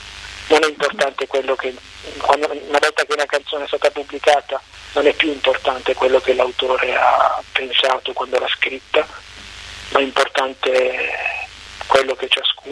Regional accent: Noci, Apulia, Italy; quella invece è una canzone che è dedicata al mio paese, che è Noci, come hai ricordato all'inizio. È un paese che si trova a metà strada tra Taranto, appunto, e Bari, è in provincia di Bari di fatto

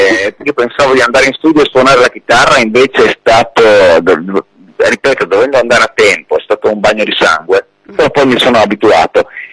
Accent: Friuli-Venezia Giulia, Italy; qua a Udine, e domenica sarò di nuovo al Senza Tempo, che è un altro locale dalle mie parti in Friuli

